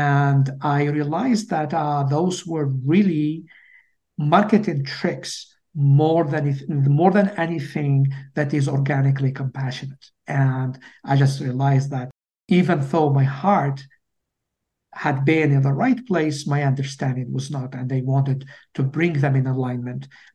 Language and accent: English; Algeria; now in United States; And where I grew up in Algeria, meat is just a treat.